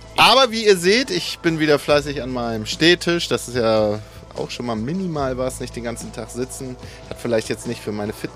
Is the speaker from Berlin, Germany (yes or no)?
no; Neubrandenburg, Mecklenburg-Vorpommern, Germany; born there; Ich war am Wochenende ja in meiner Geburtsstadt Neubrandenburg.